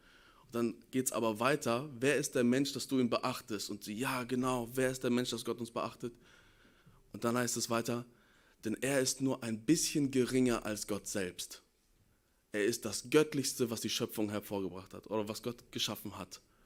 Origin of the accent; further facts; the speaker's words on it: Detmold, North Rhine-Westphalia, Germany; Da war ich in meiner Heimatstadt, ich komme ursprünglich aus Detmold